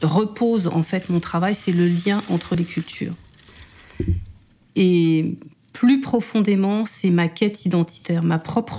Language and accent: French; France; born there; je suis née en France de parents guadeloupéens.